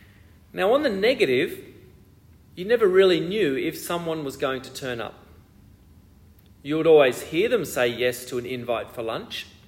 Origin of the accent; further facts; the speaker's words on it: Australia; also born or lived in Ecuador; many of you know that Corinne and I grew up to Dutch migrants. It meant that we grew up in Australia, but the culture we grew up in, while we felt it was Australian, there were many things about it that were Dutch.